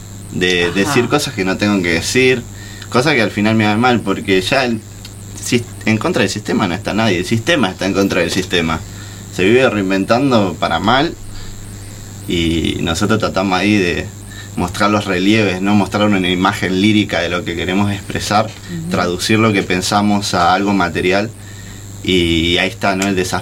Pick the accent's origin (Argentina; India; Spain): Argentina; Buenos Aires; born there; yo nací en Buenos Aires, pero viste, yo tengo parte de mi familia que es salteña, ¿viste?